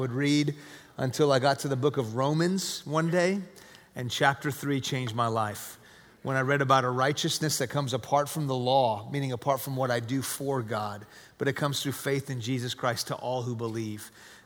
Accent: Houston, Texas, United States; born there; also born or lived in Iran; I was born in Houston when I was two. My family moved to Iran.

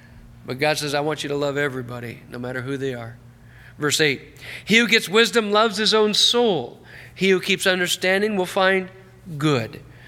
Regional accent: Los Angeles, California, United States; Obviously, I'm from Los Angeles, right?

